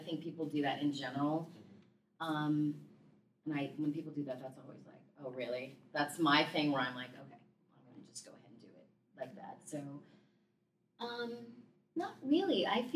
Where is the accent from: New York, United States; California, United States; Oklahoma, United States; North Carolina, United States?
California, United States; Los Angeles; I grew up in Los Angeles, and for some reason, I'm super nostalgic about, like, L.A. in, like, the 70s and 80s.